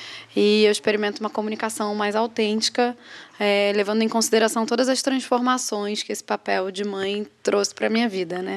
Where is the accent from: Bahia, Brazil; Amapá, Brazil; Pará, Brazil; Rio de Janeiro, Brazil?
Rio de Janeiro, Brazil; morava no Rio de Janeiro, sou carioca.